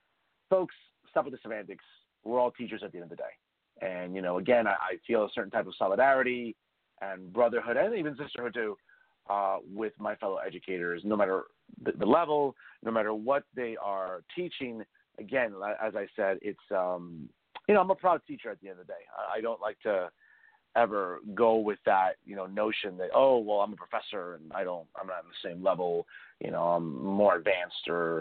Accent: West New York, New Jersey, United States; I grew up in West New York, a great school district for as long as I remember, from elementary school into high school.

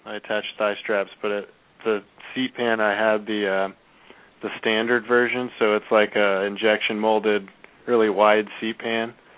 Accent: Austin, Texas, United States; But I'm from Austin, and so I'll definitely be able to round up a good crew down there

